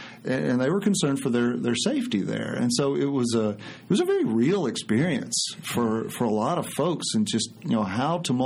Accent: Memphis, Tennessee, United States; born there; Yeah, so I was born in Memphis, Tennessee in April of 1968.

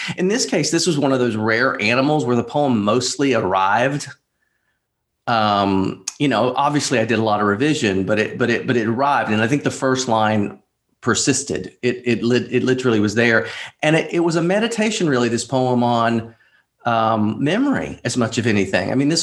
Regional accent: North Carolina, United States; North Carolina, okay. Originally. And a lot of the book takes place in North Carolina.

